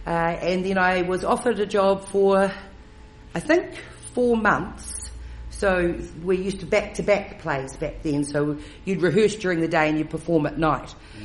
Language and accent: English; Featherston, Wellington, New Zealand; I grew up in the Wairarapa in Featherston. My dad was a vet over there